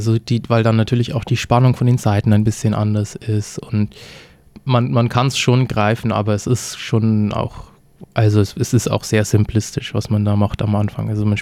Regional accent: Dorfen, Bavaria, Germany; moved away as an adult; now in Zürich, Switzerland; Gut einem halben Jahr bin ich umgezogen nach Zürich und ja, komme aber eigentlich aus Oberbayern, aus einer kleinen Stadt, die heißt Dorfen. Kennt man also nicht. Ist im Osten von München, zwischen München und Passau kann man sagen.

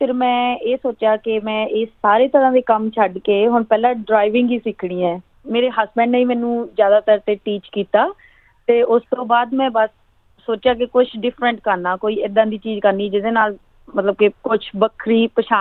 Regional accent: Buhara, Punjab, India; moved away as an adult; now in Australia; ਅਤੇ ਮੈਂ ਪੰਜਾਬ ਦੇ ਨਵਾਂ ਸ਼ਹਿਰ ਦੇ ਵਿੱਚ ਪਿੰਡ ਬੁਹਾਰਾ ਦੀ ਜੰਪਲ ਹਾਂ ਤੇ ਮੇਰੀ ਮੈਰਿਜ ਪਿੰਡ ਪਹਿਲੀ ਫੋਜੇਵਾਲ ਦੇ ਕੋਲ ਹੋਈ ਹੈ ਤੇ ਮੈਂ ਆਸਟ੍ਰੇਲੀਆ ਦੇ ਵਿੱਚ 2008 ਦੇ ਵਿੱਚ ਆਈ ਸੀਗੀ ਸਟੱਡੀ ਵੀਜ਼ਾ ਤੇ ਵਿਦ ਮਾਈ ਹਸਬੈਂਡ

